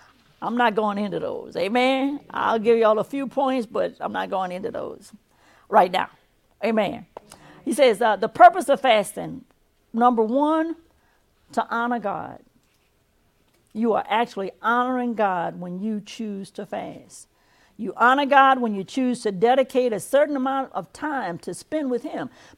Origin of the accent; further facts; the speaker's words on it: Louisiana, United States; I grew up here in Ascension Parish. I call this Catholic country. And even though my family was Baptist, they did a lot of traditional things that were done in the Catholic Church.